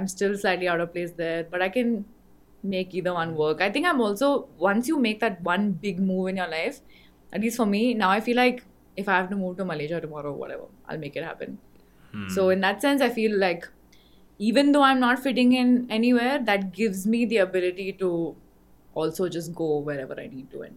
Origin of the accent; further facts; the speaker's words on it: India; also born or lived in United States; I came back to India and that first year I was like, damn, I'm really American. Because that's when I realized like my entire adult life happened in the US, right?